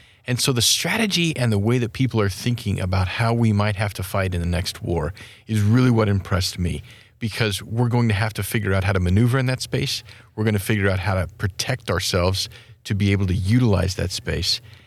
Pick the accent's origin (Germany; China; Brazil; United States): United States; Wyoming; I like my home state of Wyoming